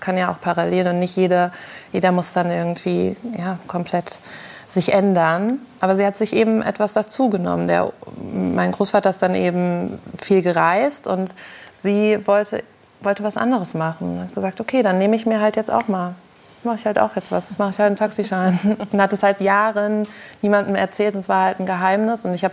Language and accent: German; Frankfurt, Hesse, Germany; ich komme aus Frankfurt irgendwie. Man babbelt so gleich.